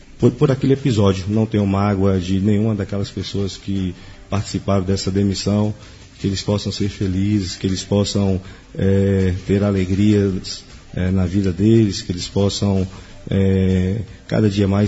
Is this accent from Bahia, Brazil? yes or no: yes; Vitória da Conquista, Bahia, Brazil; eu sou de uma cidade aqui bem próxima, bem conhecida, né? Que é a nossa, vamos dizer assim, o nosso polo regional, que é a cidade de Vitória da Conquista. Ali que eu nasci, exatamente no dia 23 de setembro de 1970.